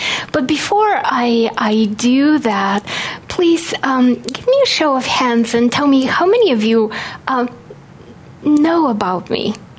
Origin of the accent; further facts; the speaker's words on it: Bulgaria; born there; English is a second language; I was born in Bulgaria, and I grew up without any discussions about God, about angels, about religion in my life.